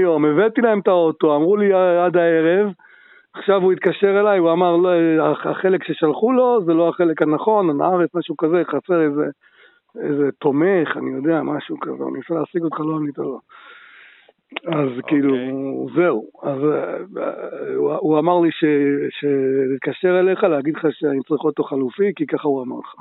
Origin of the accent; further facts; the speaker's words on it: Jerusalem, Jerusalem District, Israel; אני מירושלים.